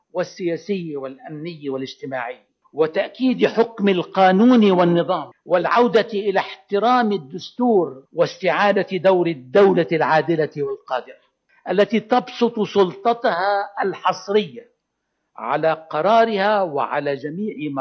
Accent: Lebanon; أعتقد بقوة أننا كلبنانيين نريد ونرغب بتبني الإصلاح

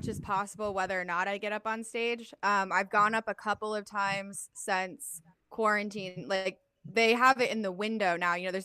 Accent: Colorado, United States; I grew up in Colorado, so like very outdoorsy

